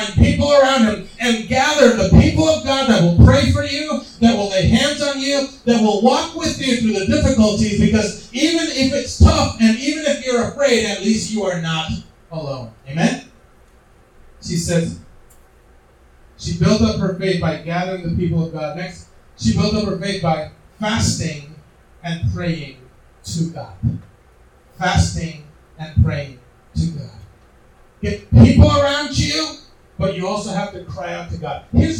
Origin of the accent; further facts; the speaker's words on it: Puerto Rico; now in Rochester, United States; because I grew up in Puerto Rico